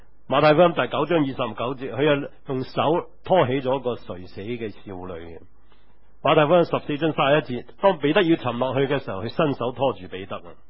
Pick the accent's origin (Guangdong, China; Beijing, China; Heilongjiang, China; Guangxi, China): Guangdong, China; first language Cantonese; Chinese is a second language; 这个字呢，是我们广东话是耳屎。